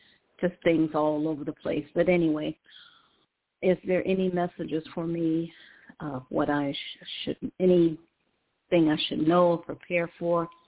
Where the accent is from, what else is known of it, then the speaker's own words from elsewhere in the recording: Cleveland, Ohio, United States; Hi, I'm from Cleveland, Ohio.